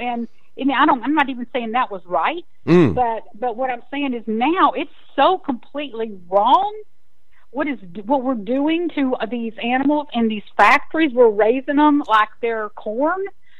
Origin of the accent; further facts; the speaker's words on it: Texas, United States; I mean, listen to my accent. I'm a Texas girl, you know